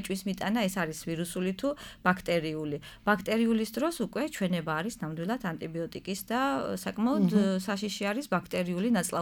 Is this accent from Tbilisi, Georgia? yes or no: no; Adjara, Georgia; მე თვითონაც გაზრდილი ვარ მაღალმთიან კურორტზე